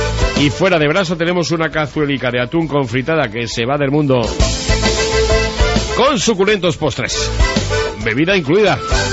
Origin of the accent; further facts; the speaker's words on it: Tudela, Navarre, Spain; Es que los de Tudela somos muy de Tudela, claro.